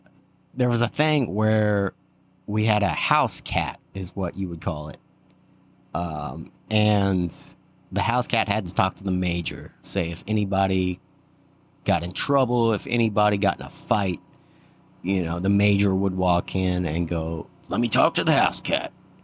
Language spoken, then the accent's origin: English; New Braunfels, Texas, United States; I grew up here in New Braunfels, and so.